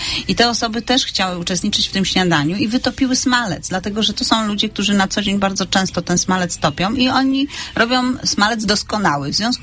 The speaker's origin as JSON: {"language": "Polish", "town": "Wrocław", "region": "Lower Silesian Voivodeship", "country": "Poland", "said": "ja pochodzę z Wrocławia, mój mąż z Opolszczyzny"}